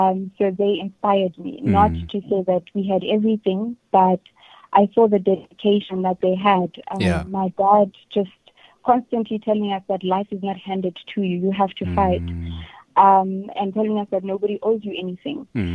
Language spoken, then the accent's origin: English; Zimbabwe; born there; Me, I was born in Zimbabwe.